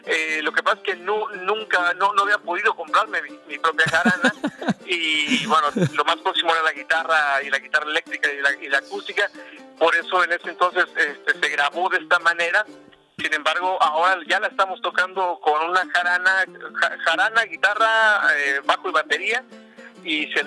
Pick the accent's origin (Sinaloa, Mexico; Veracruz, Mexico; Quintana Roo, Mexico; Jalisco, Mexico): Veracruz, Mexico; moved away as an adult; also born or lived in Mexico City; me salí del puerto de Veracruz en el 2003, terminando la carrera de comunicación ahí en la Universidad Veracruzana